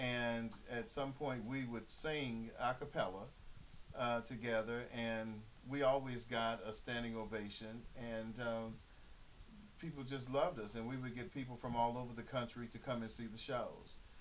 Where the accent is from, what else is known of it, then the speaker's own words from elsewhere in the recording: West Virginia, United States; I'm 47 years old, and I'm from Raleigh County, West Virginia.